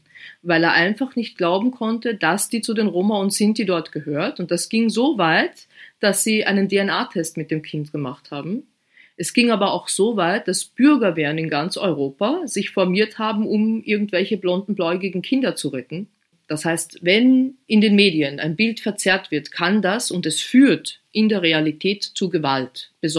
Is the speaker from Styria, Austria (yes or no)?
no; Vienna, Austria; Ich bin jetzt gerade in Wien und sitze hier vom Computer, also in meiner Heimatstadt.